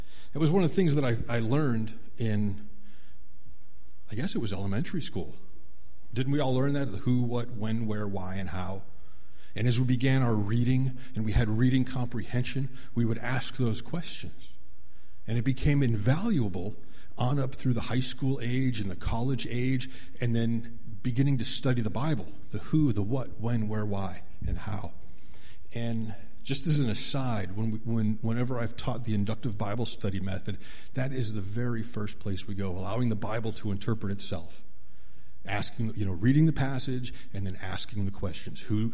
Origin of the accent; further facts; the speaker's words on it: Chicago, Illinois, United States; born there; I was born in Chicago, and they have the elevated train.